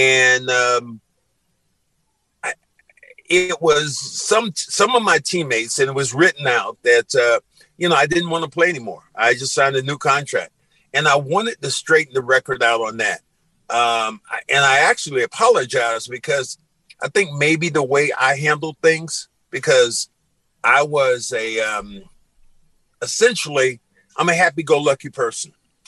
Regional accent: the South, United States

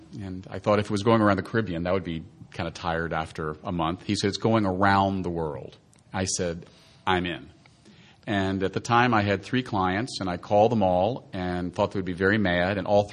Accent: Richmond, Virginia, United States; if you go to Richmond, Virginia now, my hometown, I'm sure there's people that I went to school

